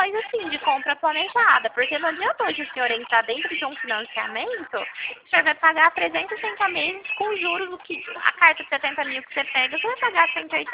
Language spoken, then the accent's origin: Portuguese; Uberlândia, Minas Gerais, Brazil; now in Ribeirão Preto, Brazil; Não, eu sou mineira, mas eu falo de Uberlândia. Eu sou mineira de Uberlândia, mas eu falo aqui do interior de São Paulo, Ribeirão Preto.